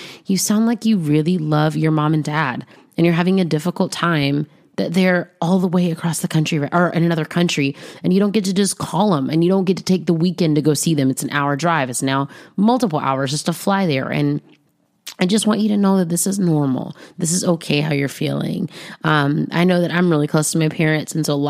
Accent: the South, United States; And so I'm from the South, and I just call this the Waited Out podcast.

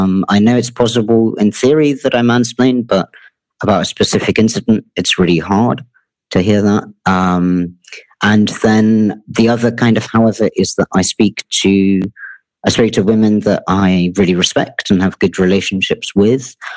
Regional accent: United Kingdom; I'm British

